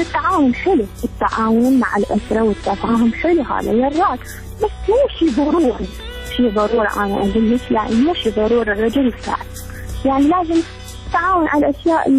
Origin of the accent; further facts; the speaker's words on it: Najaf, Najaf Governorate, Iraq; من النجف، وخريجة معهد معلمات، وصالي 5 سنين متعينة ومن النجف